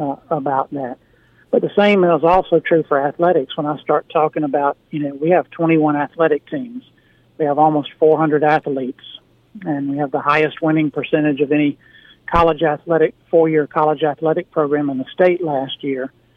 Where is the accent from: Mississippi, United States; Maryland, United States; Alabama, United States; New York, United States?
Mississippi, United States; Hattiesburg; I grew up in Hattiesburg, and even people I grew up with or have known all my life around the Hattiesburg area